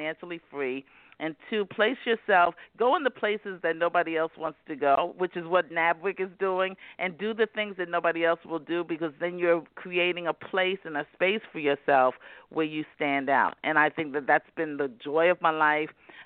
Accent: New York City, New York, United States; So I was born in Harlem, raised in Harlem in the Bronx.

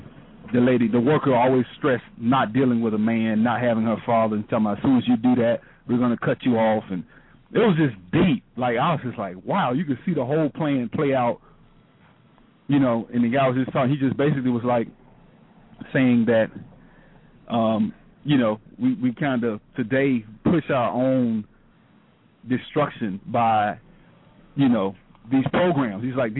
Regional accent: Alabama, United States; I'm from Alabama, and they was talking about him

